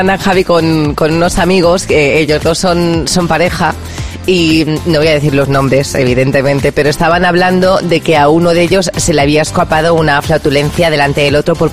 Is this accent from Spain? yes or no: yes; Spain; ¿cómo somos los españoles?